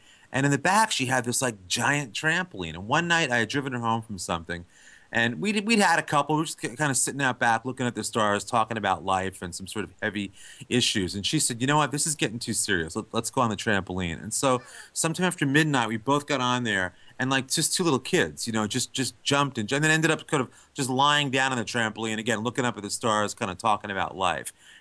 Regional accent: New York, United States; I grew up in New York, and we had just taken our first trip to California.

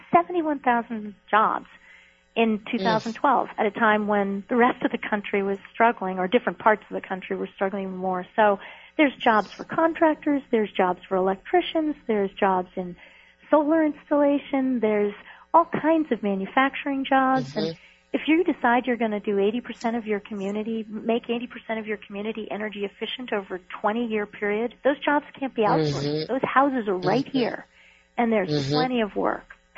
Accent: New York City, New York, United States; The first was that I'm from New York City originally. My family's from there.

